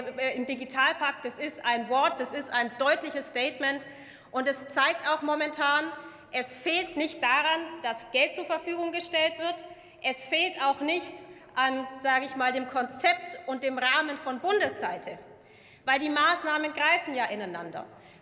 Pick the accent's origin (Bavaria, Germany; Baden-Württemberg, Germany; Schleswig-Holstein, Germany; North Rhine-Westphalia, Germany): Baden-Württemberg, Germany; in meinem Heimatland Baden-Württemberg